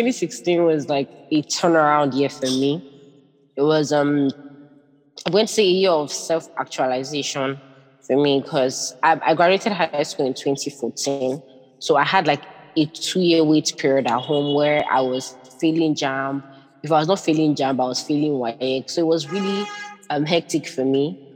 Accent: Enugu State, Nigeria; also born or lived in Lagos; I know they're both Igbos. I'm from Enugu State. I'm like fully Igbo.

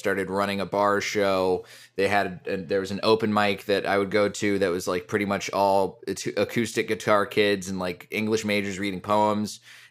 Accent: Colleyville, Texas, United States; So I grew up outside of Dallas. There's this suburb in between Dallas and Fort Worth called Colleyville.

